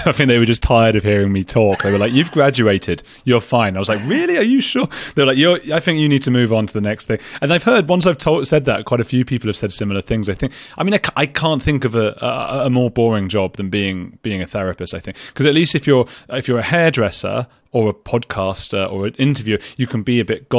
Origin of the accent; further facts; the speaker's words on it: London, United Kingdom; I'm from London, you're from New York, we're both secular Jewish people.